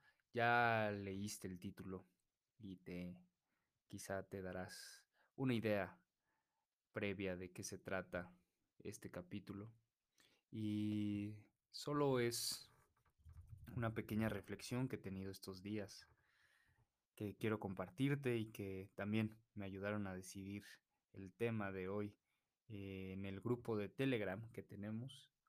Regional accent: Mexico City, Mexico; soy saxofonista, ciudadano mexicano, que radico en la indestructible Ciudad de México.

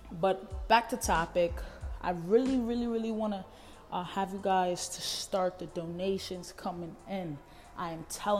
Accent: New York, United States; I'm from New York, so I wanna hear you guys from Philly.

